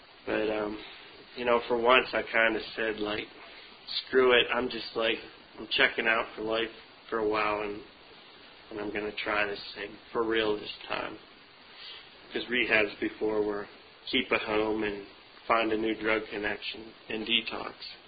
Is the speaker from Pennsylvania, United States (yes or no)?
yes; Altoona, Pennsylvania, United States; I remember, I grew up in Altoona, PA